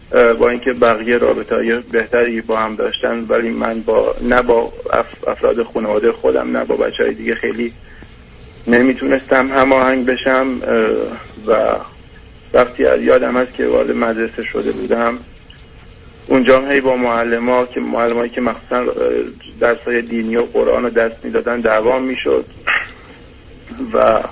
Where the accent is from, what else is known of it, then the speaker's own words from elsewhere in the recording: Iran; من 31 سالم هست، در یک خانواده سنتی پرجمعیت در یه شهر کوچیک در ایران متولد شدم و اونجا بزرگ شدم.